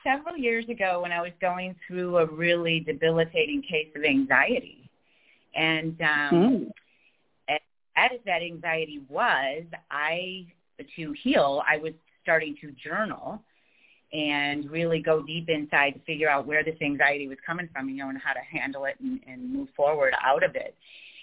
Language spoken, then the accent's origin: English; Chicago, Illinois, United States; I'm from Chicago, so originally from Chicago.